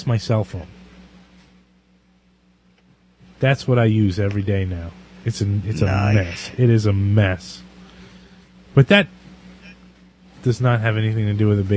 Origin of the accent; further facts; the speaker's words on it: United States; And I'm an United Statesian. I'm from the United States, man.